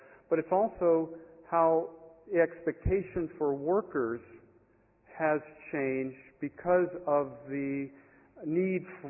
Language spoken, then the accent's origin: English; United States; As an American, I guess I thank you